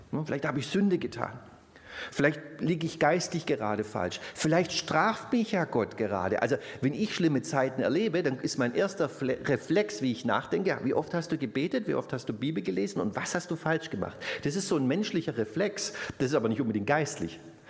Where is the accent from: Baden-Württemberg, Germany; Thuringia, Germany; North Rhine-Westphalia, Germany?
Baden-Württemberg, Germany; Und das ist ja sehr irreführend als Schwabe, wenn man auf Pellworm ist